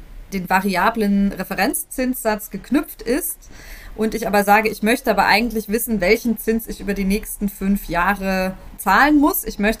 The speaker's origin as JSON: {"language": "German", "country": "Mexico", "accent": "Mexican Spanish", "said": "Man muss dazu sagen, mein spanischer Akzent ist eben ein mexikanischer Akzent."}